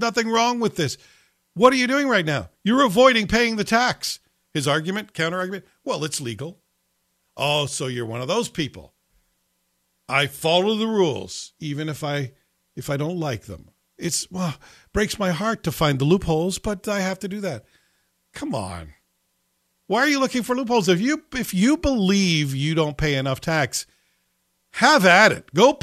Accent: Scotland, United Kingdom; born there; I was born in Scotland.

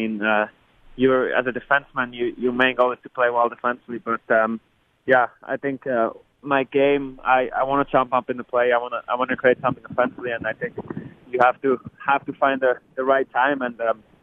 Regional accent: Bern, Switzerland; I grew up in Bern, and I used to watch my hometown team

